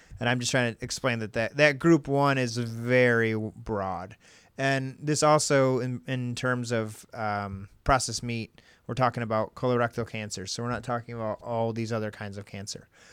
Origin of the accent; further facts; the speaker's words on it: United States; as an American, I think it's easy to kind of look at that and say, it's really not that bad.